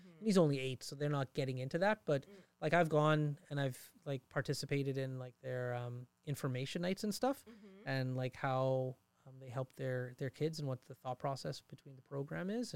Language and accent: English; Fort McMurray, Alberta, Canada; And I grew up here in Fort McMurray, Alberta.